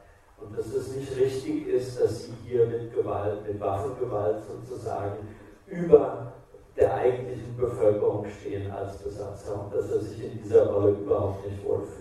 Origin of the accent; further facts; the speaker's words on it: Hesse, Germany; Ich bin aus dem Taunus in Hessen.